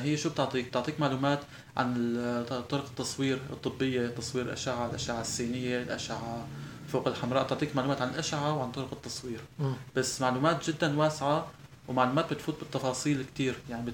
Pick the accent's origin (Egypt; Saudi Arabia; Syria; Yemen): Syria; يعني ما بس موجودة عندنا بسوريا